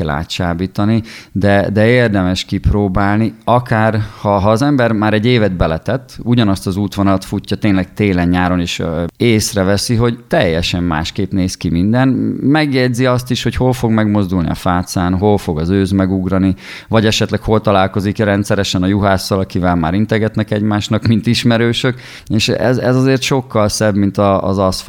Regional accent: Szabolcs-Szatmár-Bereg, Hungary; mert nyírségi gyerek vagyok

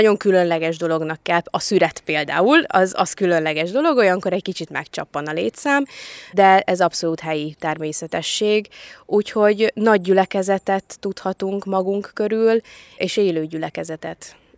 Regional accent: Szabolcs-Szatmár-Bereg, Hungary; Én szabolcsi gyerek vagyok, tehát Borsodba jönni nekem érdekes volt.

